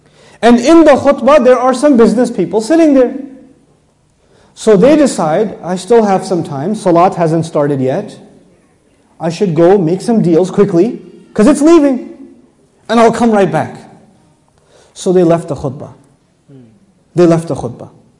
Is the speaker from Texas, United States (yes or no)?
yes; Texas, United States; I come from Texas, we have gun expos, right?